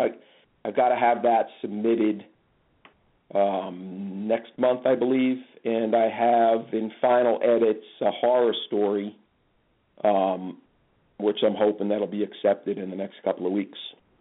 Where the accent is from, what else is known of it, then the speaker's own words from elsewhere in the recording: New York, United States; also born or lived in New Jersey; This is, I grew up in New York, Northern Jersey, so all of these areas and times are very familiar to me.